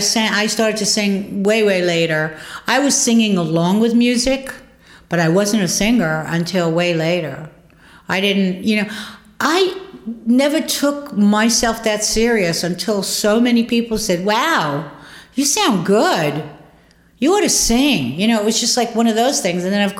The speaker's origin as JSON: {"language": "English", "country": "Poland", "said": "asked me where I was from, and I said, I'm from Poland."}